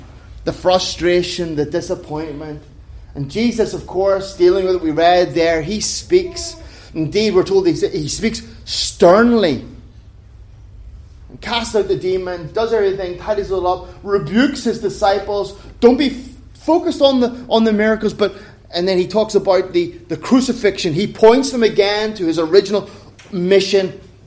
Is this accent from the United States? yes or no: no; Ireland; I'm from Ireland. We don't speak Greek there.